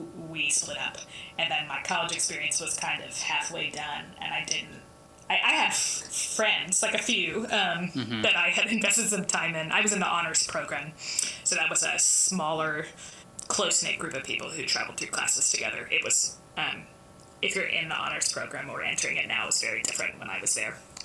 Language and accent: English; the South, United States; Yeah, I definitely am born and raised in the South.